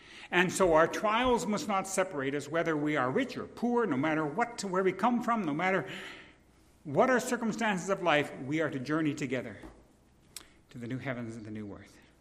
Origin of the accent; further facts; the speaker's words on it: United States; born there; although I was born in the United States, this is not my first citizenship.